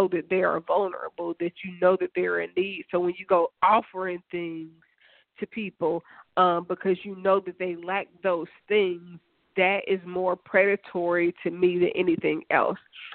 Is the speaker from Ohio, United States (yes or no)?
yes; Dayton, Ohio, United States; Like, I'm from the hood. I'm from Dayton, Ohio. I'm from the west side of Dayton, Ohio. And the west side of Dayton, Ohio is kind of rough a little bit.